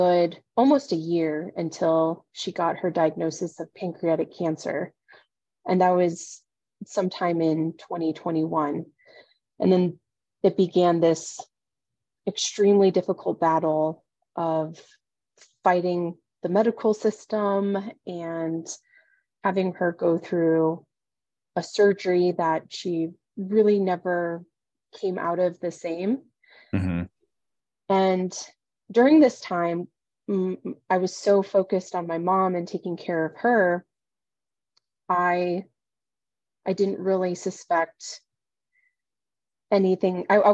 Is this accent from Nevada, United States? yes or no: yes; Las Vegas, Nevada, United States; So when I was 5, my parents and I moved to Las Vegas. I grew up as an only child and my dad was in the military and got stationed at Nellis.